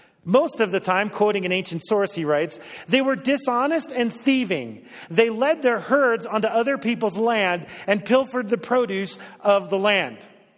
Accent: New Jersey, United States; But as I've said, I grew up in New Jersey. I don't know any real cowboys.

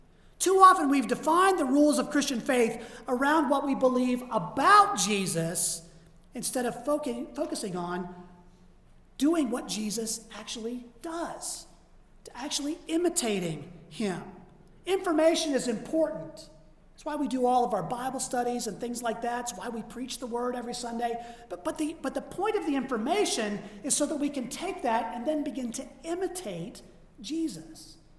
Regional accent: Pennsylvania, United States; And growing up in Western Pennsylvania, we always had West Virginia jokes.

